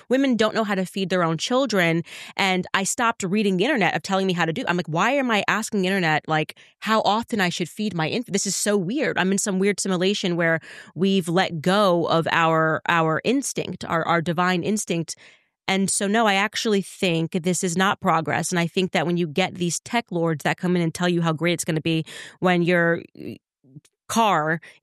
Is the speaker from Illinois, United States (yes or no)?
no; New York City, New York, United States; now in Tennessee, United States; moved down here and to Tennessee, and I was like, OK, well, I want to start to grow stuff. Like, I'm from New York City.